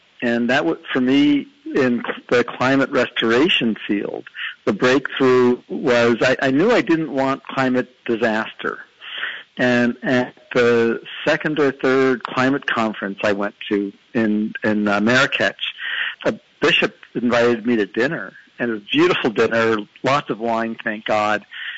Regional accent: East Coast, United States; I grew up on the East Coast, and when I learned to drive

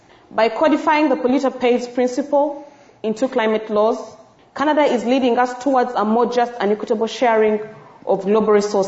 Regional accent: Uganda; When growing up in Uganda, school books taught me of history

